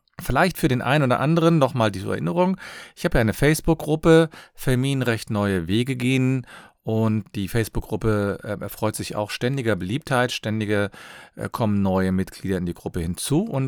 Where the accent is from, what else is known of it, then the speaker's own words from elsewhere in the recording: Cologne, North Rhine-Westphalia, Germany; ich komme aus Köln und ich freue mich, dass du wieder dabei bist.